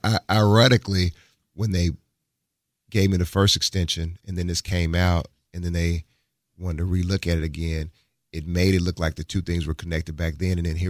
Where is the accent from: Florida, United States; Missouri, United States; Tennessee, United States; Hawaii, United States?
Tennessee, United States; Memphis; I'm from Memphis, and, you know, I think that there have always been rumblings since I was in high school